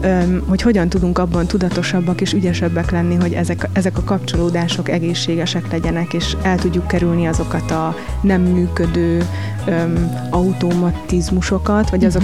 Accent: Transylvania, Romania; amik én egyébként erdélyi vagyok

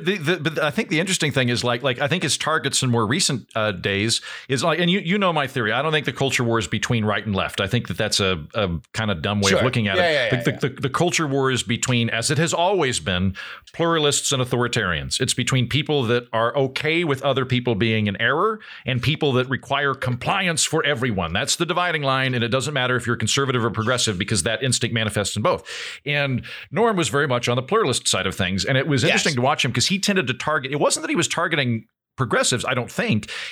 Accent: Canada; Oh, sorry, I'm Canadian.

